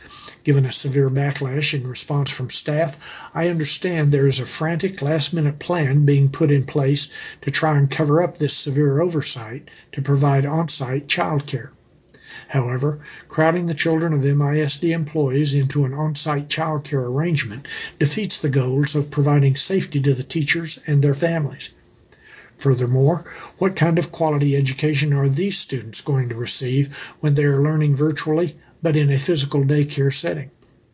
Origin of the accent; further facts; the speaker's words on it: Midland, Texas, United States; stopped to refuel in my hometown of Midland on the night of July 30.